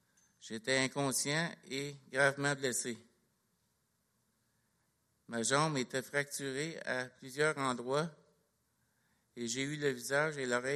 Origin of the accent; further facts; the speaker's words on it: Gatineau, Quebec, Canada; Je suis le plus vieux d'une famille de 5 enfants. J'ai grandi ici à Gatineau.